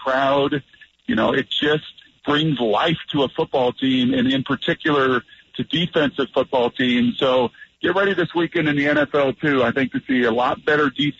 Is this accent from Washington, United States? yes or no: yes; Seattle, Washington, United States; Back in my hometown of Seattle, like, it was unwatchable football